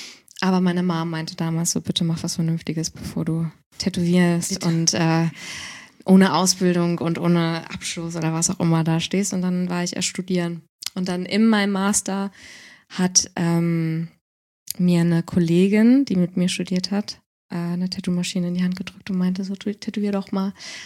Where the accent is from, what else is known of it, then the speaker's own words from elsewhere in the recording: Neuwied, Rhineland-Palatinate, Germany; Ja, in meiner Heimatstadt Neuwied.